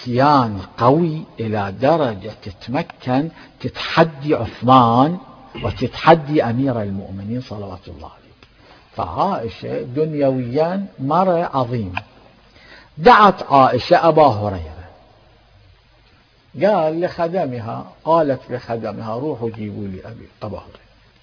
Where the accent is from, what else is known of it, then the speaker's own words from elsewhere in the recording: Mecca, Makkah Province, Saudi Arabia; أنا من مكة المكرمة، مكة المكرمة ما بيها نخيل